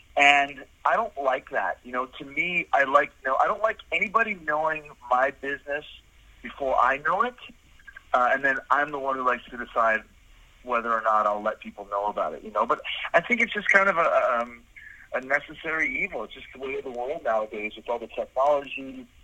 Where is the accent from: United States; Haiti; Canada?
Canada; Winnipeg, Manitoba; So I grew up in Winnipeg, and Winnipeg is a great city